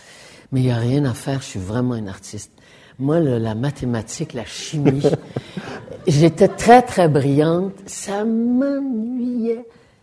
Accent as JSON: {"language": "French", "town": "Ottawa", "region": "Ontario", "country": "Canada", "tie": "born there", "said": "comme je suis née à Ottawa"}